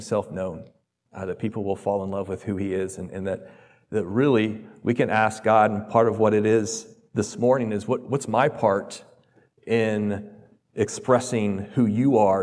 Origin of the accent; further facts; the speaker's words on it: the South, United States; I'm from the South.